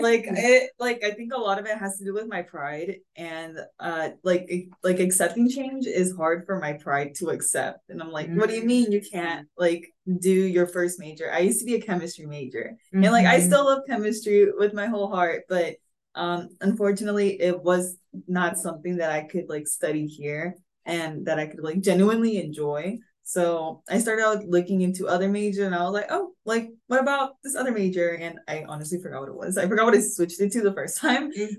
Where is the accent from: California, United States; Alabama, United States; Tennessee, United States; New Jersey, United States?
California, United States; Merced; my hometown is currently in Merced, California.